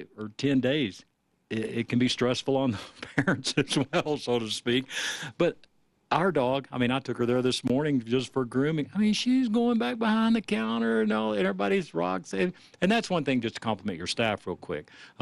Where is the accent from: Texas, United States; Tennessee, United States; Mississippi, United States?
Texas, United States; Now, I grew up in Texas. A lot of people have dogs there and things